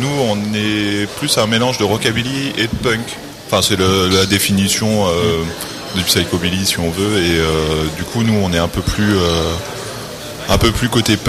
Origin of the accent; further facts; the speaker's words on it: Arras, Hauts-de-France, France; d'Arras, quoi, c'était autour d'Arras. Ouais. Eux ils sont de Manicourt en Comté, moi j'étais d'Arras.